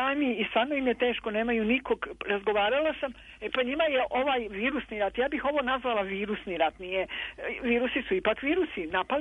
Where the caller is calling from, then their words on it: Belgrade, Serbia; ja sam javim se iz Beograda.